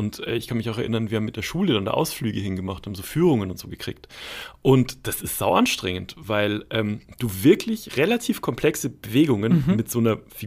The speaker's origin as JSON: {"language": "German", "region": "Berlin", "country": "Germany", "tie": "born or raised there", "said": "In Spandau, wo ich aufgewachsen bin, gab es das Marionettentheater."}